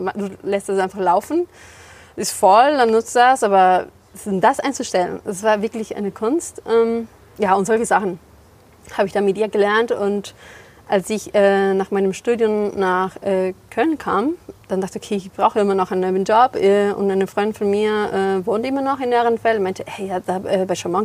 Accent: Ecuador; now in Germany; Ich komme aus Ecuador und wohne schon seit über 10 Jahren hier in Deutschland.

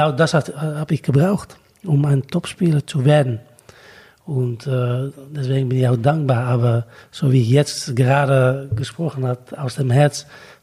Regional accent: Netherlands; German is a second language; wir sind in Holland aufgewachsen mit dem Ball.

